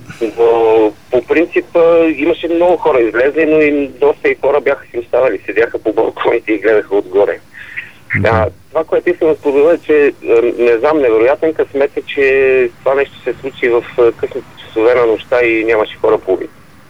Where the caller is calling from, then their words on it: Sofia, Sofia City, Bulgaria; таксиметър 68 от София.